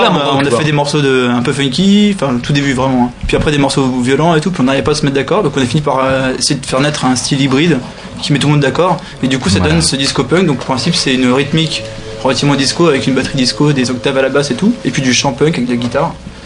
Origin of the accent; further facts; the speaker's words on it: Nantes, Pays de la Loire, France; On est tous de Nantes.